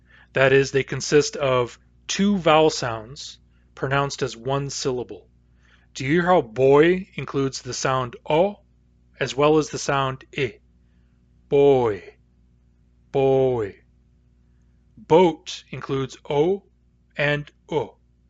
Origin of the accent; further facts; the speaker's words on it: United States; I grew up in the United States, I say dune.